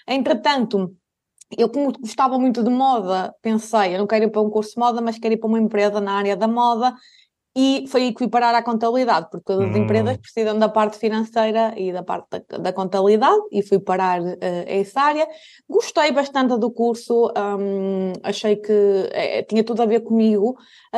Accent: Maia, Norte, Portugal; sou aqui da zona do Porto, caso não tenha reparado pelo sotaque. Mais propriamente da Maia.

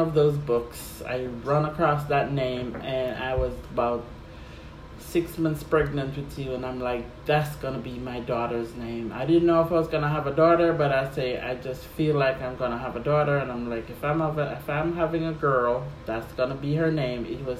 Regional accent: Kingston, Jamaica; And I'm from Kingston, Jamaica.

